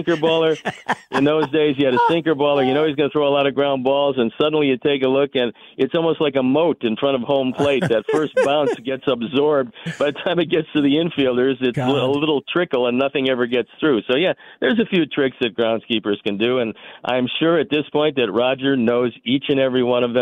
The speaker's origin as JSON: {"language": "English", "town": "Cleveland", "region": "Ohio", "country": "United States", "tie": "born or raised there", "said": "Well, look, when I was growing up in Cleveland, they had a groundskeeper"}